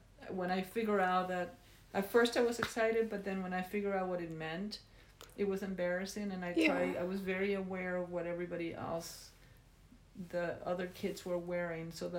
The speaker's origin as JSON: {"language": "English", "country": "Cuba", "tie": "born or raised there", "said": "I grew up in Cuba"}